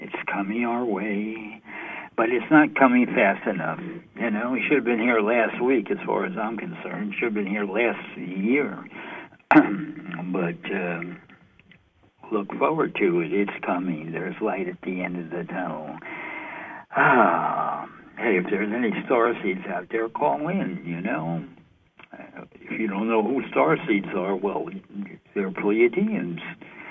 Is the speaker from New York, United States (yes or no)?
yes; New York City, New York, United States; hey, I'm from New York City